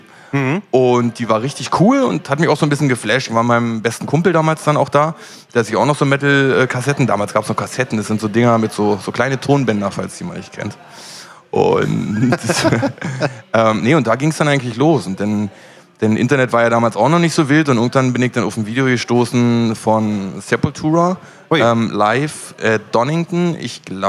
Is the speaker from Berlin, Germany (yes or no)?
yes; Berlin, Germany; ich bin in Schöneberg groß geworden